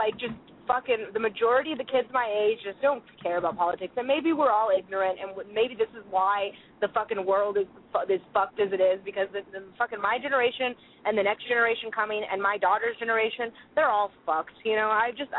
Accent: Russia; born there; English is a second language; But maybe it was because I was born in Soviet Russia, so I don't know.

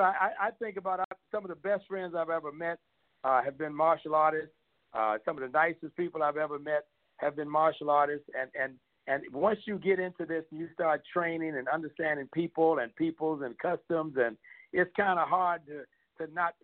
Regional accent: Washington, District of Columbia, United States; because I'm from Washington D.C. and I'm real proud of the city here and the things that they built.

